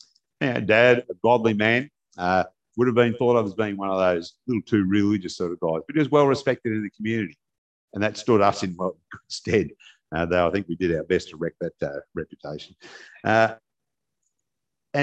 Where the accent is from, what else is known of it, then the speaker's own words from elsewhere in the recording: Australia; Mid-60s, when I were a boy, when I was growing up in Australia